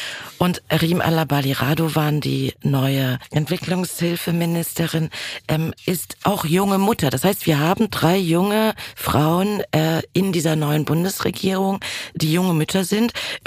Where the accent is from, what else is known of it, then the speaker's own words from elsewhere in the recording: East Germany, Germany; Ich komme aus dem Osten.